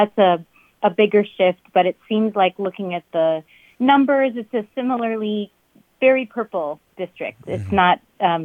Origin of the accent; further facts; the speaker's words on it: Rochester, Minnesota, United States; now in Northfield, United States; I currently live in Northfield, Minnesota. I grew up in Rochester and went to college in Northfield